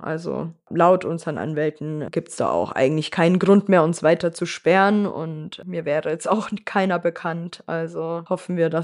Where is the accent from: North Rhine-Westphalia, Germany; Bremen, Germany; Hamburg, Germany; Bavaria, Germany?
Bavaria, Germany; Volkach; Die Volkacher Mainschleife